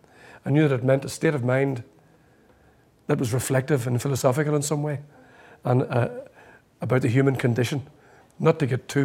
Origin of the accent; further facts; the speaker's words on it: Belfast, Northern Ireland, United Kingdom; I'm from Belfast